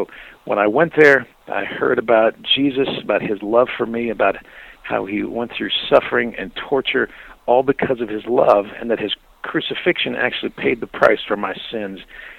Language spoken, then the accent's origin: English; Washington, United States; Actually, I was raised in Washington State, and so there were transportation costs to get across the state and on a ferry boat